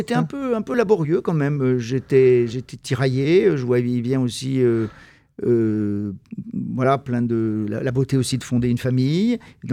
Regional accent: Roanne, Auvergne-Rhône-Alpes, France; Moi, je suis de Rouen, dans le département de la Loire, dans l'orbite un peu de Lyon, où j'ai fait mes études ensuite en droit.

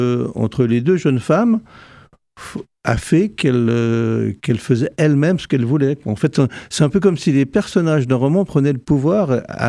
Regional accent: Seixey-aux-Forges, Grand Est, France; born there; Je suis né dans ce petit village de Lorraine.

